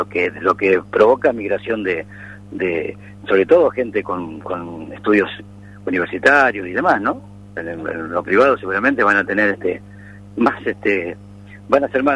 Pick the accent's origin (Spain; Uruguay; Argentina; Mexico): Argentina; Pergamino, Buenos Aires Province; que somos de Pergamino y que nos lo vivimos de cerca